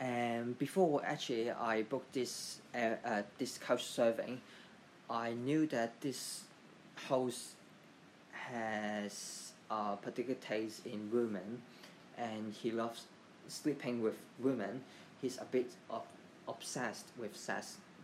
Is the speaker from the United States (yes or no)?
no; Hong Kong; from Hong Kong.